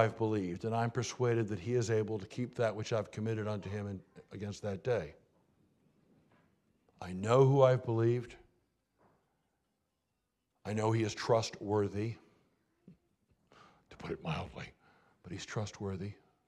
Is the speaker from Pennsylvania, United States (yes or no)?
no; Baltimore, Maryland, United States; I'm from Baltimore.